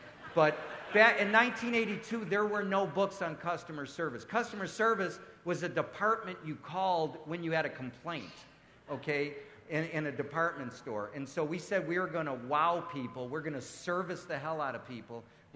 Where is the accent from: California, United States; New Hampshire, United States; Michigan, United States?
Michigan, United States; Detroit; and I grew up in Detroit, and he grew up in Chicago, and growing up, you know, every neighborhood had a deli